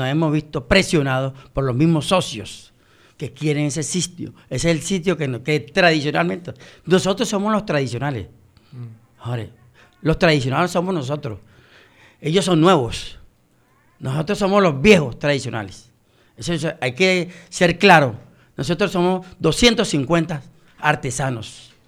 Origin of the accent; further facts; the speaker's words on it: Barranquilla, Atlántico, Colombia; Aquí somos ciudadanos de Barranquilla. La gran mayoría somos de aquí de Barranquilla.